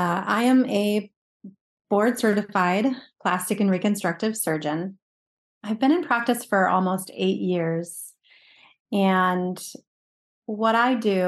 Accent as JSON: {"language": "English", "town": "Chico", "region": "California", "country": "United States", "tie": "born or raised there", "said": "When I started my own practice in Chico, California, which is my hometown, it was terrible."}